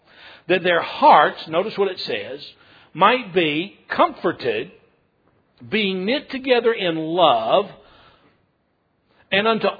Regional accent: Georgia, United States; Growing up in Middle Georgia, fifth in the family, never being the star football player

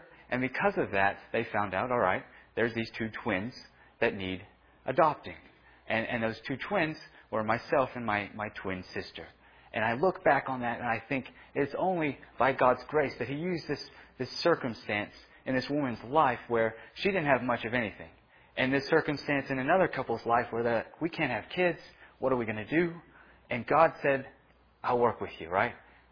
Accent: Hawaii, United States; I grew up in Hawaii with a lot of islanders and Asian people, and then I have this Canadian mom and a Texan dad, right? And for some reason, my dad decided he wanted to move back to Texas, right?

